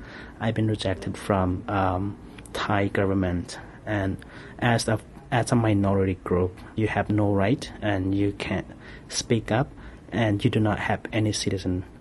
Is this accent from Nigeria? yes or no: no; Myanmar; now in United States; I'm originally from Burma, now called Myanmar. I live in the United States for about 15 years.